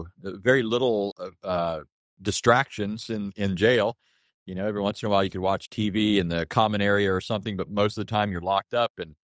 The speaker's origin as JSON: {"language": "English", "region": "California", "country": "United States", "tie": "born or raised there", "said": "But anyways, I grew up in Southern California then, and there were a lot of gangs"}